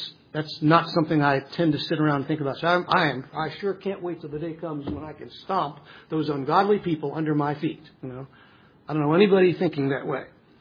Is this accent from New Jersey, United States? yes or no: yes; New Jersey, United States; I'm not a farm boy. You know, I grew up in New Jersey, short distance from New York City, but not too far west of us.